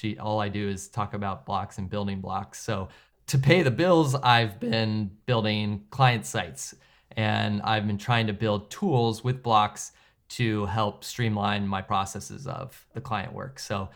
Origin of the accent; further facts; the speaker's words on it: Columbus, Ohio, United States; born there; Okay, so I was born in Columbus, Ohio, but I shouldn't go back to Ohio days, huh?